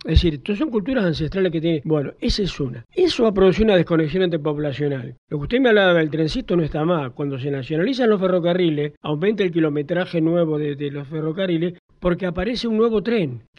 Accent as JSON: {"language": "Spanish", "town": "Pie de Palo", "region": "San Juan", "country": "Argentina", "tie": "born or raised there", "also_born_or_lived": "Santa Fe", "said": "Yo nací en Santa Fe capital, mi padre era ferroviario, pero yo me di cuenta que vivo en este mundo en un pueblito que se llama Pie de Palo."}